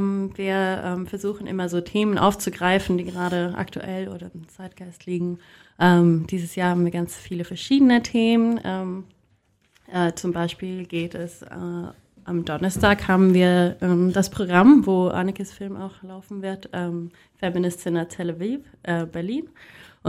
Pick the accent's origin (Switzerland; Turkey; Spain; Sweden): Sweden; German is a second language; now in Germany; Ich komme übrigens aus Schweden.